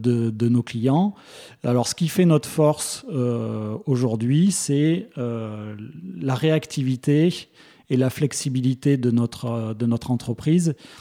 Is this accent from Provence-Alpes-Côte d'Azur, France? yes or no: no; Bertignat, Auvergne-Rhône-Alpes, France; On a grandi à Bertignat.